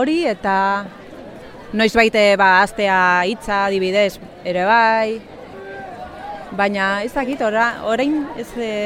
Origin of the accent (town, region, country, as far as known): Vitoria-Gasteiz, Basque Country, Spain; born or raised there; Basque is a second language; also born or lived in Bilbao